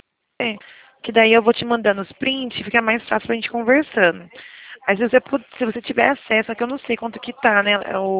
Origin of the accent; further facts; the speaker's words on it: São Gonçalo, Rio de Janeiro, Brazil; born there; A minha família também é do Rio de Janeiro, eu nasci no Rio, lá em São Gonçalo.